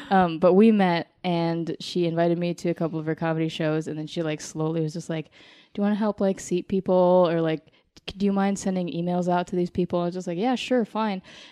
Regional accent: Colorado Springs, Colorado, United States; Colorado Springs, Colorado.

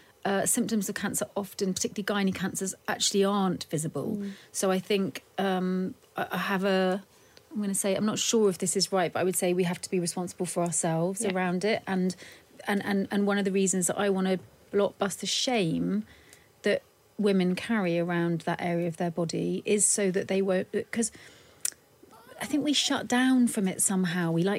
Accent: United Kingdom; I imagine it might be a bit to do with being British.

